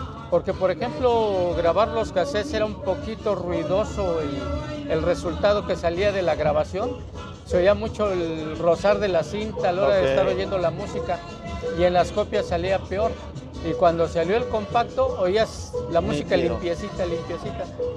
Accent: Veracruz, Mexico; moved away; Y sí, yo vine de Veracruz, pero antes de los 80s.

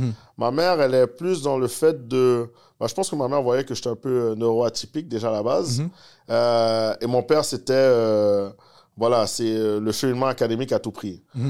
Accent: Laval, Quebec, Canada; J'ai grandi à Laval. Dans le 4-5-0, mes parents sont arrivés là en 89.

